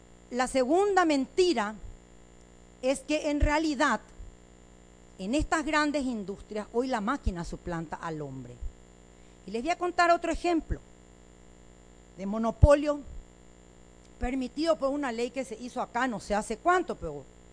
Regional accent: Paraguay; hijos de puta como somos, los paraguayos le debemos poner menos otra vez

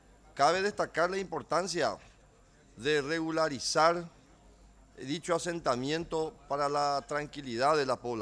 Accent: Paraguay; Creemos que como paraguayos, como hermanos, debemos de nosotros protegerle a nuestros hermanos paraguayos.

